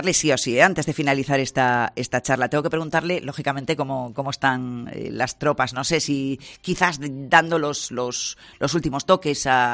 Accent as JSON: {"language": "Spanish", "region": "Asturias", "country": "Spain", "said": "somos muchos los asturianos que estamos realmente emocionados con este evento"}